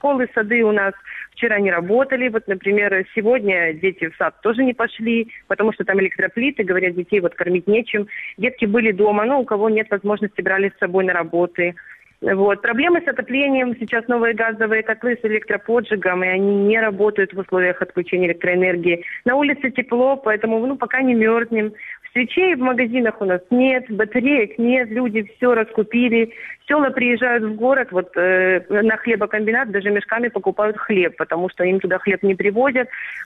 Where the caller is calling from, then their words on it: Dzhankoy, Crimea, Ukraine; Да, здравствуйте, я из Джанкоя.